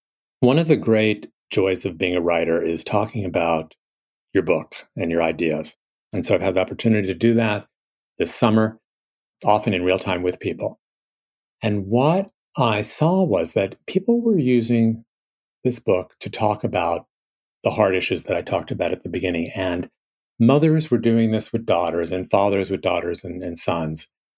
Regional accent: New York City, New York, United States; here I grew up in New York City, I can be a little flip and so on.

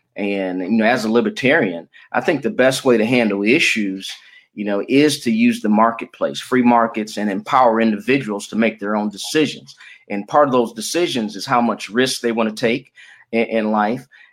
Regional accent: Detroit, Michigan, United States; born there; also born or lived in Florida; And I was born in Detroit. I finished high school in Florida, got my college degree from Morehouse College

